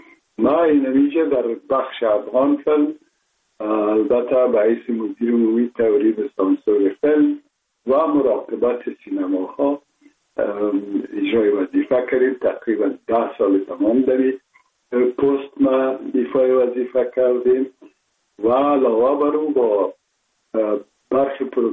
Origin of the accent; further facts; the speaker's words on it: Kabul, Afghanistan; ما متولد شهر کابل هستم، اصلا تاجک و از شهر کونی کابل که از پدر پدر از کابل هستم.